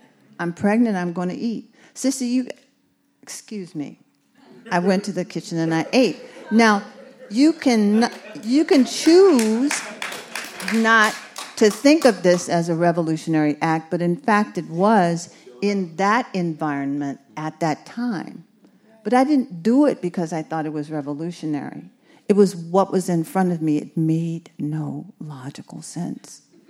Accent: Los Angeles, California, United States; because I was from Los Angeles.

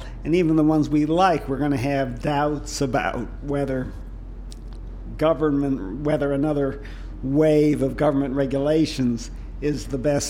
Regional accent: Detroit, Michigan, United States; But on the other hand, I grew up in Detroit, and when I was growing up, ordinary auto workers, you know, had cabins and boats

